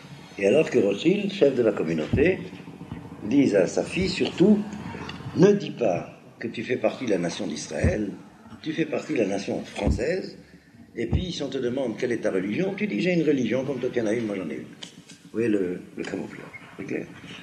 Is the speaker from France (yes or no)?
no; Algeria; moi j'ai vécu moi-même cela avant la guerre mondiale en tant qu'Algérien, citoyen français